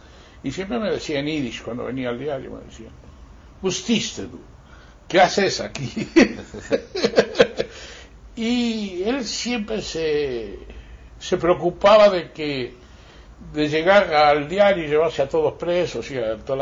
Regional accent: Buenos Aires, Argentina; Yo nací en Buenos Aires, en Parque Patricio, soy del barrio de Tango, de San Juan y Boedo. Soy de ahí.

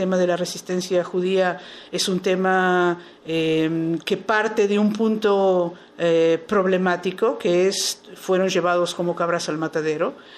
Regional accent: Israel; Spanish is a second language; en el Museo de los Combatientes de los Guetos en Israel, de donde vengo.

